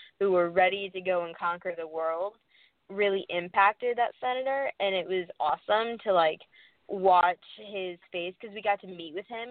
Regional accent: Missouri, United States; So I'm from Missouri, and so I met with my senator

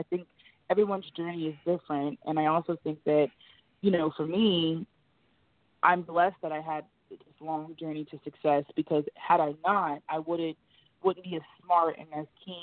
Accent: Ohio, United States; because I'm from Ohio, so you know LeBron's from Ohio.

